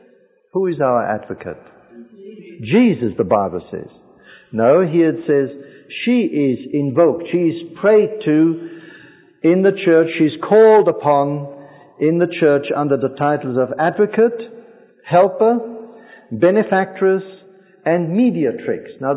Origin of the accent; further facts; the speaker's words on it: Austria; English is a second language; And I grew up in Austria, which is my home country, which is, of course, 90% Catholic.